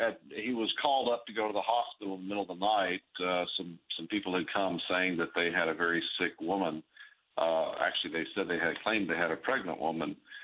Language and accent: English; Nigeria; also born or lived in Ghana; I was raised, Susie, I was raised in Nigeria and Ghana.